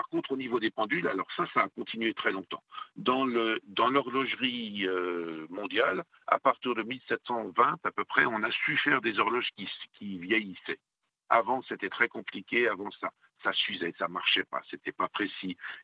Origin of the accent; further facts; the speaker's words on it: France; now in Switzerland; moi je viens de France, mais enfin quand je suis arrivé dans le canton de Neuchâtel, il y a 40 ans